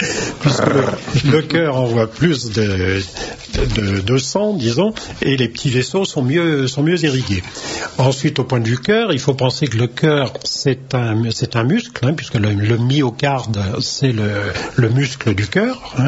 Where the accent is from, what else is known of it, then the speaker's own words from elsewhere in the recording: Brittany, France; En tant que bon breton, moi j'avais mes grands-parents qui habitaient à Guingamp.